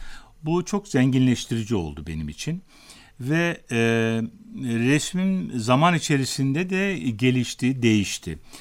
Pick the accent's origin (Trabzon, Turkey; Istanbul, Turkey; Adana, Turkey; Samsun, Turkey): Trabzon, Turkey; Akçabat; moved away as an adult; Efendim, ben 1950 yılında Trabzon Akçabat'ta doğdum. İlk orta ve yüksek öğrenimimi orada gördüm.